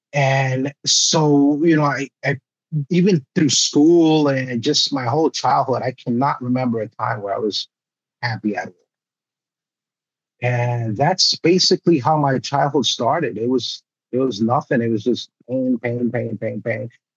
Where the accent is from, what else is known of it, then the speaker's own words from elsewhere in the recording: Bronx, New York, United States; I felt scars because obviously I was raised in the Bronx, and throughout that childhood to adulthood, it was all pretty much battle scars.